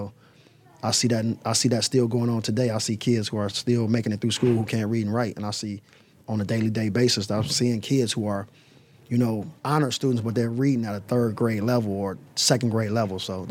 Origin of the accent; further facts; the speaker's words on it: Detroit, Michigan, United States; I'm from Detroit East Side. I grew up in not too far from here, but close enough. East Sider my whole life, pretty much.